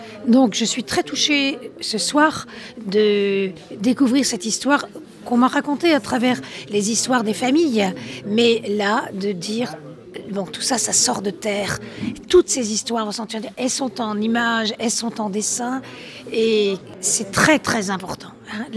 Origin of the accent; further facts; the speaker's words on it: Angers, Pays de la Loire, France; moved away; je ne suis pas originaire de la région, justement. Je suis arrivée dans la région en 72 et j'ai découvert les mines et je venais d'Angers.